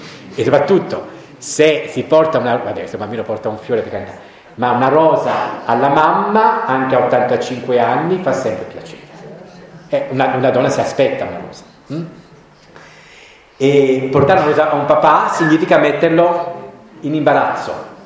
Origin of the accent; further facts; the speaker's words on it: Apulia, Italy; born there; io sono nato nella Puglia di mezzo secolo fa